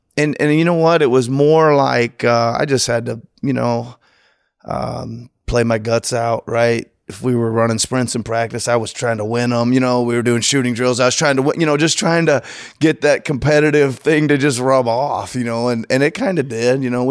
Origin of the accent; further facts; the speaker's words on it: Iowa, United States; I got offered a head coaching job in college, in my home state at Grandview University, a little NAIA school.